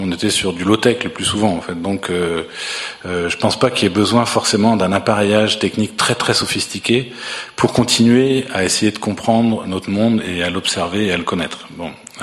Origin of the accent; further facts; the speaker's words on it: Brittany, France; now in Canada; mais je connais un peu celle de mon pays d'origine. Les paysans bretons, ils faisaient de l'art